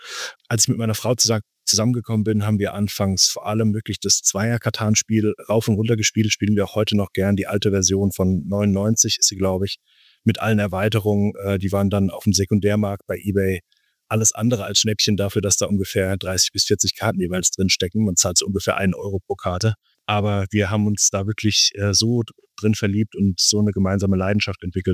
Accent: Ladenburg, Baden-Württemberg, Germany; Ich bin aus dem Rhein-Neckar-Kreis, aus dem schönen Ladenburg, eine alte Römerstadt

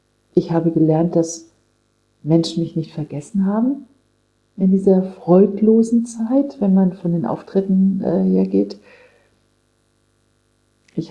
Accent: Kassel, Hesse, Germany; Ich habe entdeckt, wie schön meine Heimat ist, Nordhessen. Ich bin ja in Kassel geboren

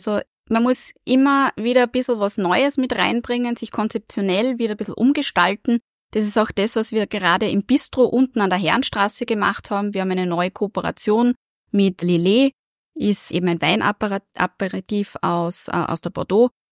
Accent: Upper Austria, Austria; Wir sind da als Oberösterreicher auch ganz stark unterwegs

